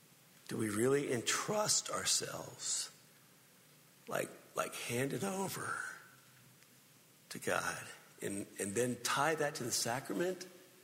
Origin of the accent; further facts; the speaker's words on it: Texas, United States; I'm from Texas, man. That rings true.